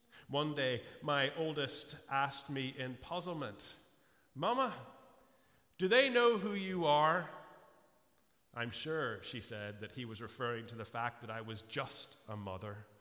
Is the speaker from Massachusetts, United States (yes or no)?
no; Florida, United States; You know, I grew up in Florida, as you know. I grew up just about a mile from the beach.